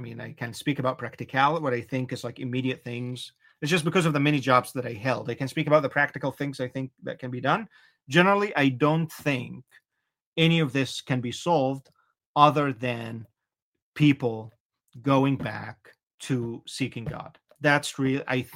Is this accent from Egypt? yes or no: yes; Egypt; You know, growing up in Egypt, that was actually all the information.